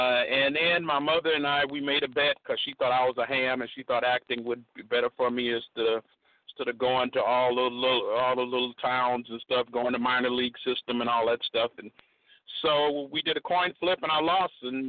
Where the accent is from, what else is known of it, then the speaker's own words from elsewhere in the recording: Chicago, Illinois, United States; Well, you know I grew up there in Chicago.